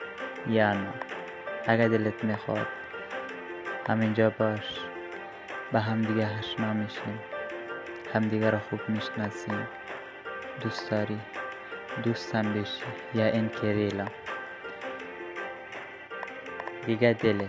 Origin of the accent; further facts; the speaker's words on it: Afghanistan; من از افغانستان هستم.